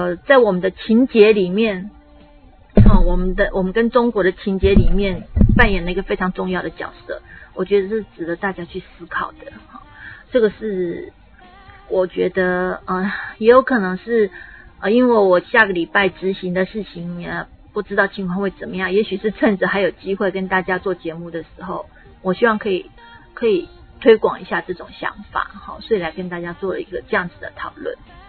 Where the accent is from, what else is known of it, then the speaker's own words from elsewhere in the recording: Taiwan; 我们是台湾人，当然要会讲台语。